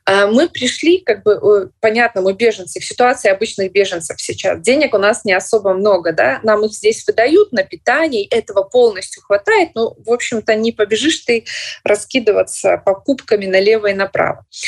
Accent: Belarus; Но мы-то белорусы знаем

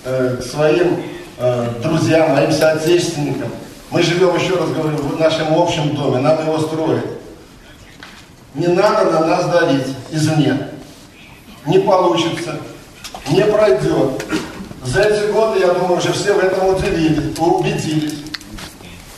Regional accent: Belarus; Почему кто-то думает, что кто-то лучше понимает права человека, чем мы, белорусы?

